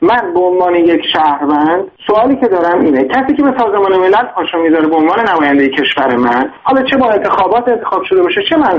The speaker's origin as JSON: {"language": "Persian", "country": "Iran", "said": "به عنوان یک ایرانی، من ایرانی"}